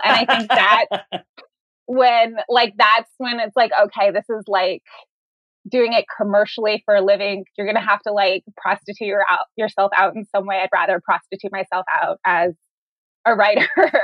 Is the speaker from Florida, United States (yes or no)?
yes; Florida, United States; also born or lived in New York; I was born in New York, but I grew up in Florida, which was pretty unforgivable on my parents' part.